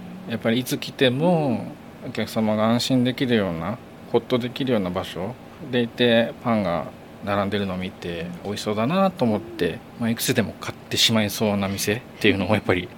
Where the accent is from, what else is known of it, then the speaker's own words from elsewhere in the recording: Yokohama, Kanagawa, Japan; now in Fujisawa, Japan; 僕もともと横浜出身なんですけども、藤沢に引っ越した